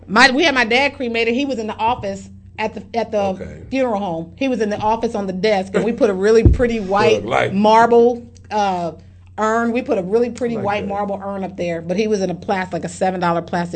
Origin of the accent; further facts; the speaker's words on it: Kansas City, United States; Because when I grew up in Kansas City, my grandparents, when I was a little kid, the house that they lived in, there was a golf course that their backyard bumped up against.